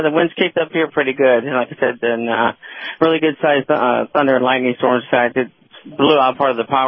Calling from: Arkansas, United States; In Arkansas. That's just telling you about the weather.

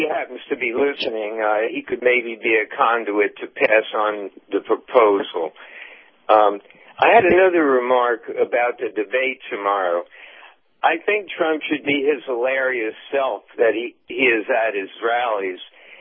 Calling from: St. Petersburg, Florida, United States; from St. Petersburg, Florida.

